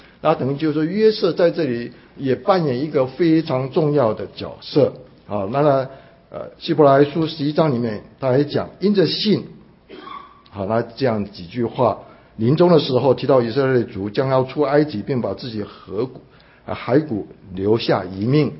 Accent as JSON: {"language": "Chinese", "country": "China", "said": "那我们中国人其实各地各方的人都有"}